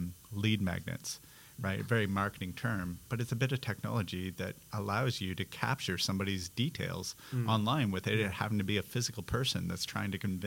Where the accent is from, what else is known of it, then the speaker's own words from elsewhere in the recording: Canada; now in Perth, Australia; Like we're in Perth, Western Australia, right? I grew up in Canada, not California, where everything was 24 hours.